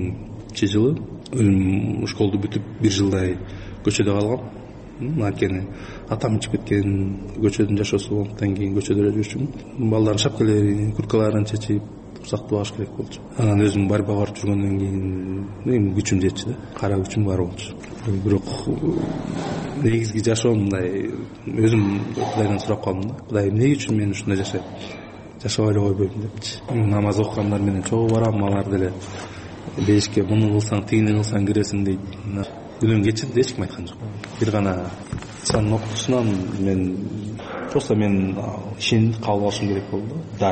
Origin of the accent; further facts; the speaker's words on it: Bishkek, Kyrgyzstan; мен шаарда өстүм да, Бишкек.